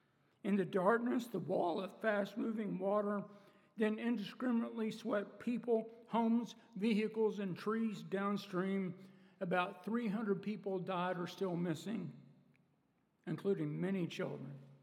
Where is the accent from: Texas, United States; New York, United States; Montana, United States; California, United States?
Texas, United States; I grew up in Texas, and in the east part of Texas, the waters were warm and muddy with water moccasins.